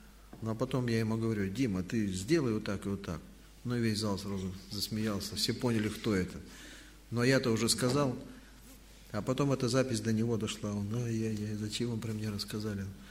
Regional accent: Mezhdurechensk, Kemerovo Oblast, Russia; also born or lived in Altai Krai; now in Belarus; Ну, жили в Кузбассе, Кемеровская область, город Междуреченск, там, где шахтеры бастовали в свое время. Родился в Алтайском крае, потом туда переехали.

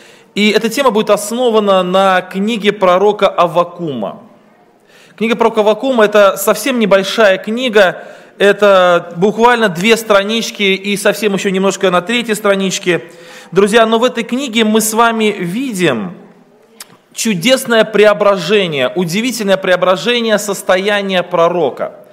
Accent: Yeysk, Krasnodar Krai, Russia; я из России, из города Ейска, Краснодарский край.

